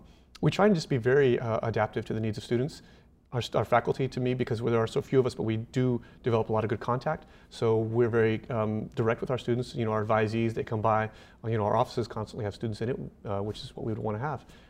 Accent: Texas, United States; HBU was something I was aware of growing up in Texas.

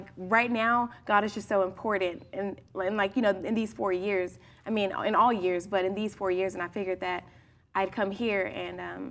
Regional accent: Houston, Texas, United States; I am from Houston

